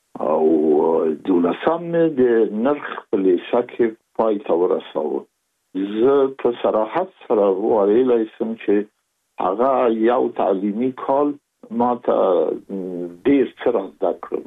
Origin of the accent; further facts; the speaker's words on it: Kabul, Afghanistan; زه زېږېدلی په کابل کې یم. د کابل په چاګي کې ګزارګاه پله ته ورڅېرمه، او کلی د شکلا خان کلا. هلته زه زېږېدلی یم